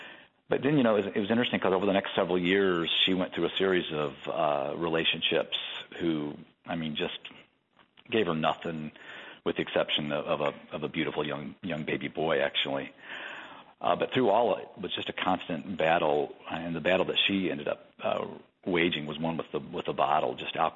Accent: Chicago, Illinois, United States; I grew up in Chicagoland. I live in the north side right now.

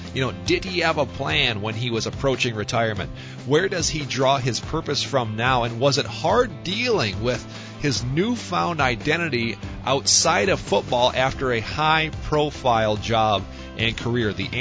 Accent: Minnesota, United States; You know, growing up in Minnesota, I mean, it's kind of by default, you have to be a Vikings fan.

